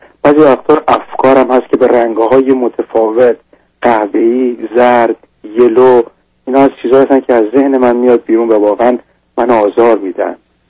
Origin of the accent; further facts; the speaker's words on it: Iran; now in United Kingdom; از ایران مهاجرت کردم اومدم در انگلستان و الان در حدود 4 سال در انگلستان